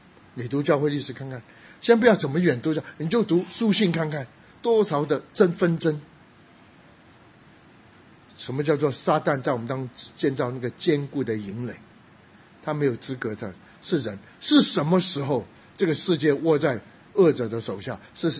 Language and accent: Chinese; China; 那突然看到我是中国人